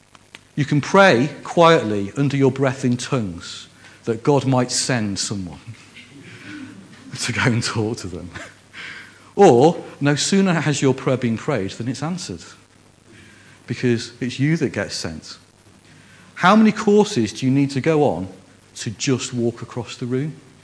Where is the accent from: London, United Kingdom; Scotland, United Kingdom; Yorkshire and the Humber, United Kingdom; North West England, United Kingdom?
North West England, United Kingdom; Liverpool; accent: Scouse; If you've not guessed already, I'm a northerner. I'm actually a Scouser. That's where that weird accent comes from. That's why you're getting her and burr and furries and all that kind of stuff. I've moved around a lot, but I'm from the north, right?